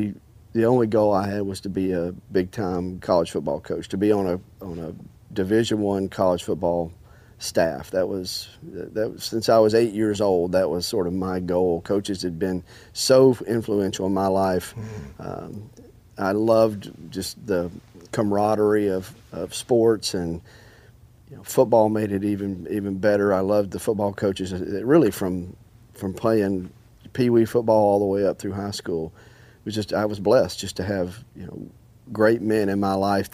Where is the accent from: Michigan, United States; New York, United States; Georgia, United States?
Georgia, United States; Dalton; I grew up in Dalton, Georgia, a couple hours down the road.